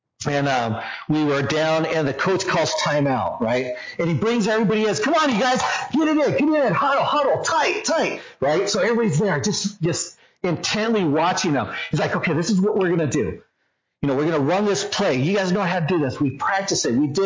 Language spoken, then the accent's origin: English; California, United States; I grew up in California. I love sports. I played baseball, basketball, hockey, in California.